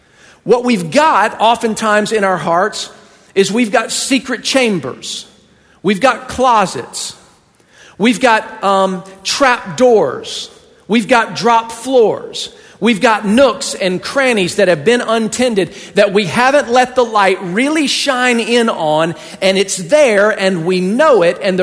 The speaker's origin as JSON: {"language": "English", "town": "Buffalo", "region": "New York", "country": "United States", "said": "I'm just a guest here. You know, I'm from Buffalo, New York."}